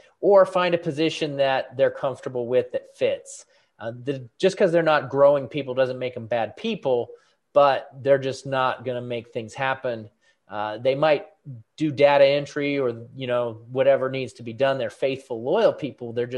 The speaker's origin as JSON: {"language": "English", "town": "Portland", "region": "Oregon", "country": "United States", "also_born_or_lived": "Germany", "moved": "as an adult", "lives_now": "Latrobe, United States", "said": "I'm originally from Portland, Oregon, then went to the military. So I lived in Germany for 4 years, which was really cool."}